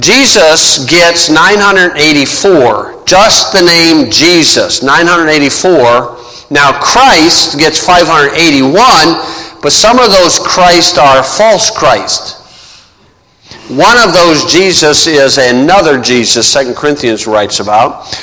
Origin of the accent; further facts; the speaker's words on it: Hebron, Indiana, United States; from Hebron, Indiana. So, we pronounce it Hebron.